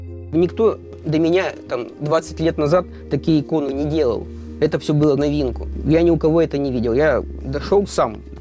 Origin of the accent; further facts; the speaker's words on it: Kirov, Kirov Oblast, Russia; Сам я коренной уроженец Вятки. Все мои предки родились здесь.